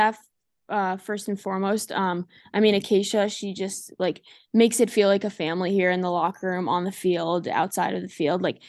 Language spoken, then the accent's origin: English; Garden City, New York, United States; Yeah, I think I'm from Long Island, New York, so lacrosse is huge on Long Island, and especially in my town, Garden City. So I kind of just grew up playing.